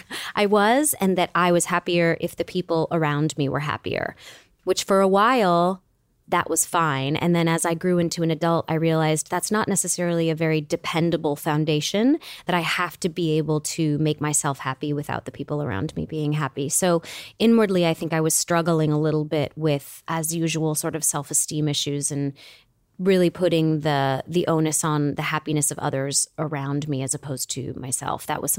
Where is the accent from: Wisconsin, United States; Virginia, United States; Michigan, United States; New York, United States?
Michigan, United States; I grew up in a 1,000-square-foot home, a little bungalow with my mom, and it was definitely watching her put on creams, trying to understand why she did it.